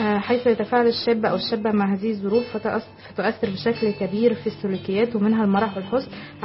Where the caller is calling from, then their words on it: Abu Dhabi, United Arab Emirates; بحييكم من ابو ظبي، وعلى فكرة انا من مواليد 1 ابريل